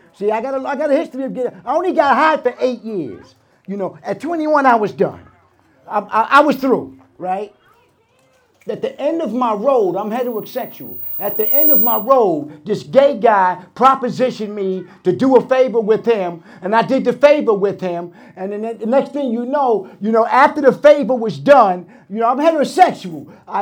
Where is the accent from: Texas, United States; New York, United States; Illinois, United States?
New York, United States; Brooklyn; now in Pennsylvania, United States; You know, I grew up in New York City. I'm from Brooklyn, you know. I didn't move to Pennsylvania until I had 9 years clean, right?